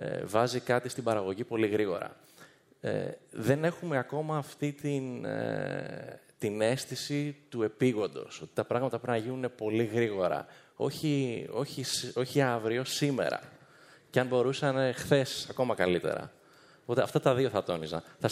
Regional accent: Athens, Attica, Greece; moved away as an adult; now in New York, United States; μεγάλωσα στην Αθήνα, μεγάλωσα στην Ελλάδα, τελείωσα το λύκειο εδώ. Είμαι σχεδόν 30 χρόνια τώρα στην Αμερική, στη Νέα Υόρκη.

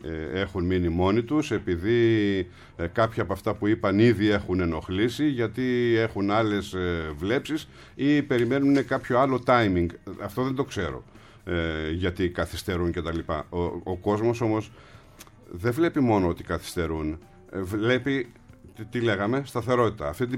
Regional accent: Kaisariani, Attica, Greece; Είμαι από την Κεσαριανή, είμαι Κουκουέ.

